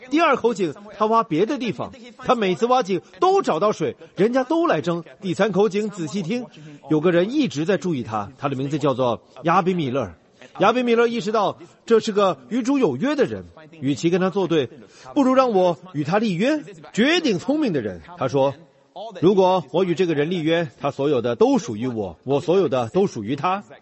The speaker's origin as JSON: {"language": "Chinese", "country": "Singapore", "said": "我们新加坡人会这样说，你要小心，若不警觉，别人便会爬到你头上，其他人就会胜过你。"}